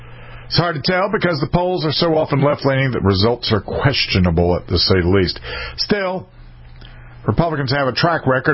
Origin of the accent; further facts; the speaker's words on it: South Carolina, United States; I hail from South Carolina